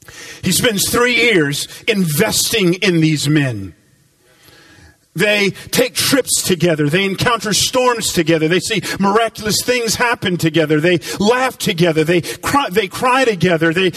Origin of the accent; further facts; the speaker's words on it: Atlanta, Georgia, United States; I grew up in Atlanta